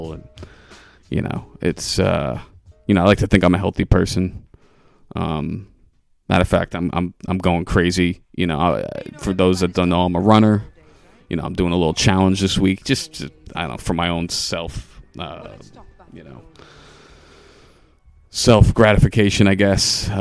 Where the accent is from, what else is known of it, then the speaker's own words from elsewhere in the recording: New York, United States; I'm from Rockland County. We have, you know, there's a big Hasidic population there